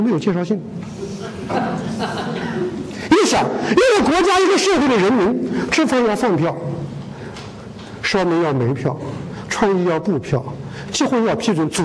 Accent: China; 所以有人埋怨我们大陆人，哎，你们怎么搞到现在还在搞专制

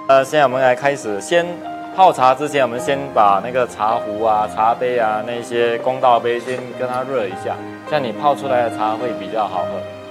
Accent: Singapore; 然后我们是来自新加坡啊，是新加坡人，但是我的祖父是广东杰西省的 省的客家人，是属于中国人。

